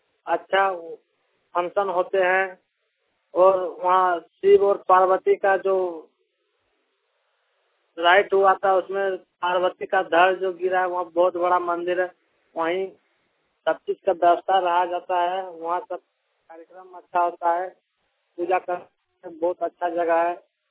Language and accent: Hindi; Lakshmi, Jharkhand, India; मैं झारखंड का रहने वाला हूँ, गोड्डा जिला का रहने वाला हूँ, ग्राम लक्ष्मी पोस्ट मकनी जिला गोड्डा का रहने वाला हूँ।